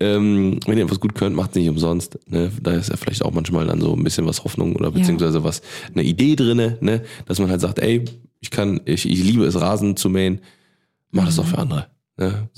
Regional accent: Vienna, Austria; accent: Viennese; Denn das ist ein Wiener Akzent. Ich bin ein Wiener Boy.

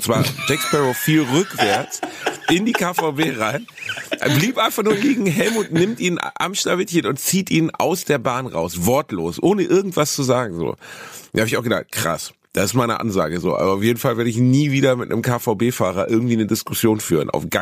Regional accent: Gelsenkirchen, North Rhine-Westphalia, Germany; Ich komme ja aus Gelsenkirchen, das war bei uns auch so.

